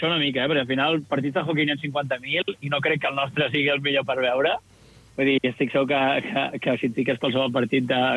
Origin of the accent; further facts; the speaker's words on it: Sant Sadurní, Catalonia, Spain; som tots de Sant Sadurní